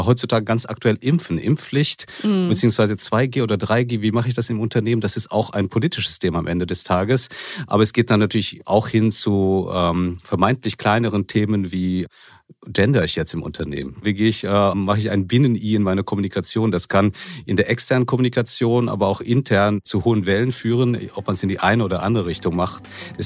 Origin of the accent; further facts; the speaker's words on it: Bonn, North Rhine-Westphalia, Germany; also born or lived in Manila, Philippines; Ich bin in Manila und Bonn aufgewachsen, also halb philippinisch und halb deutsch.